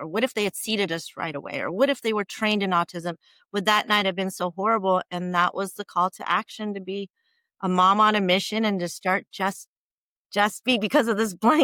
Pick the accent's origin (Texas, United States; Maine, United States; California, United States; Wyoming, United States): California, United States; Calabasas; It happened in the Valley. I'm from Calabasas, California. So it was in the Valley.